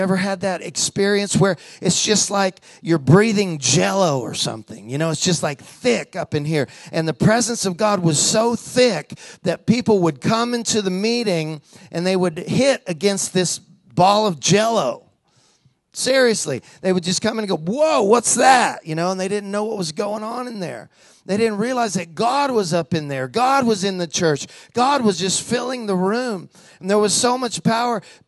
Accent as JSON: {"language": "English", "region": "the South", "country": "United States", "tie": "born or raised there", "said": "because I was raised in the South, and I was like, Lord, they're not going to like me in Tulsa."}